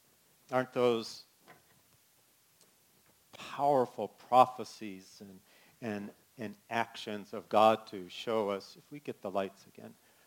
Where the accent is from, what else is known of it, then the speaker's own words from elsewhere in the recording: California, United States; And I use the word awesome because I'm from California, and my kids know that's one of my favorite words, awesome!